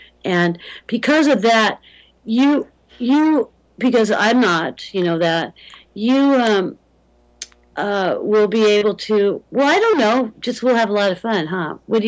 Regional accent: California, United States; No one wants to do it here, because I come from California.

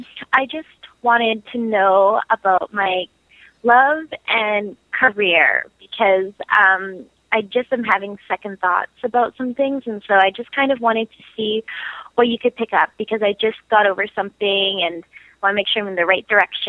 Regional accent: Calgary, Alberta, Canada; born there; I was born in Canada.

